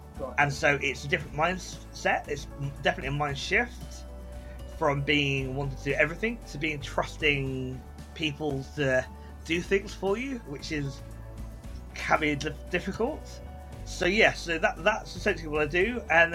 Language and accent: English; Bath, South West England, United Kingdom; Then I came back to my hometown, which is Bath, here in the south of the UK, and Googled how to make money online.